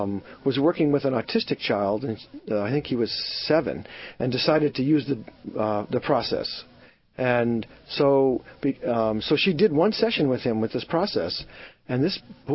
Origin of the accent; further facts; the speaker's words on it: West Coast, United States; Yes, I'm actually from the West Coast, and I'll have classes out there also.